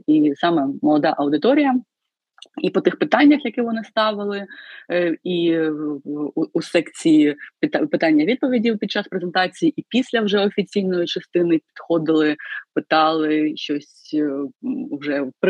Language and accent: Ukrainian; Donetsk, Donetsk Oblast, Ukraine; ми з Донецька родом, і саме там ми обрали українську літературу і культуру як вектор свого професійного розвитку і освіти.